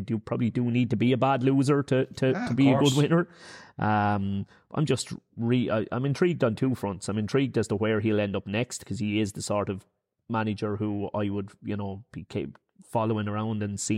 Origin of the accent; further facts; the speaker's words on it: Ireland; Maybe it's just because I'm Irish and you're looking at it through those eyes.